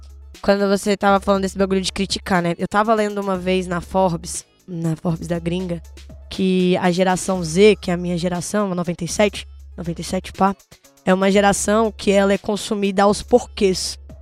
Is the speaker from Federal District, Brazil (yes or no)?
yes; Brasília, Federal District, Brazil; pra Brasília, pra tropa, eu sou de Brasília.